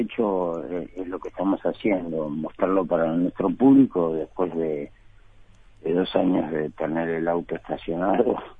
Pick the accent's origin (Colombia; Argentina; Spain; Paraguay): Argentina; más de uno de nosotros como argentinos nos gustaría tener esa negritud necesaria para hacer música